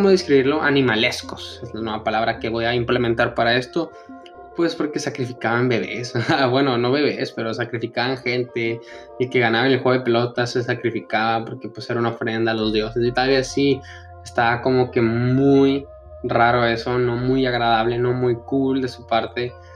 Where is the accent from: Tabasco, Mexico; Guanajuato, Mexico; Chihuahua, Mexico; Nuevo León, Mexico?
Chihuahua, Mexico; Como yo soy de Chihuahua, pues no estaría mal que aprendiera algo de Rarámuri